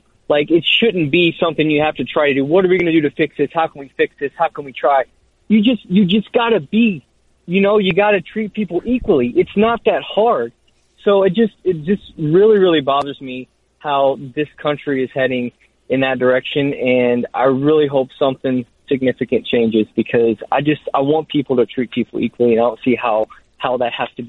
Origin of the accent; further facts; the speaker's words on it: Shreveport, Louisiana, United States; now in Phoenix, United States; So I'm a white man. I'm from Shreveport, Louisiana, representing the Port City. And I live in Phoenix now